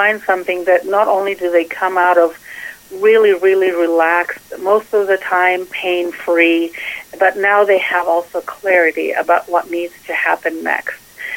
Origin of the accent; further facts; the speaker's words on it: Greece; because I was born and raised in Greece. So Mediterranean culture is definitely who I am.